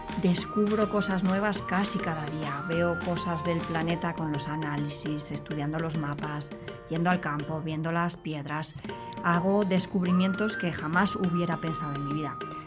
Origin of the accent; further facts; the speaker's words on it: Segovia, Castile and León, Spain; ya sabéis que soy de Segovia y una niña como todas las normales.